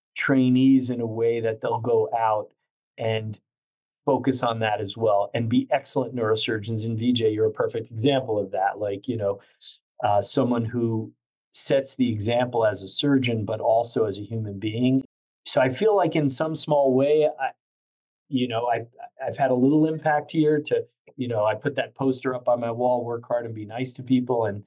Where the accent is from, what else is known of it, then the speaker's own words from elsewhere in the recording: New York, United States; I grew up in New York, in the suburbs of New York. Very simple.